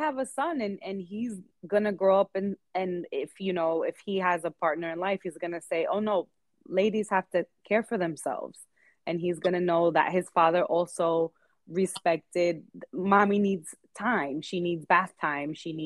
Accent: United States; my heritage and my cultural upbringing was very Latin, but I grew up here in the United States.

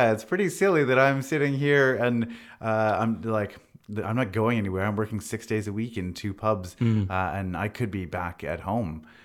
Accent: Victoria, British Columbia, Canada; also born or lived in England; I was born in Victoria. I grew up here. I lived here until I moved to England for a little while in my early 20s.

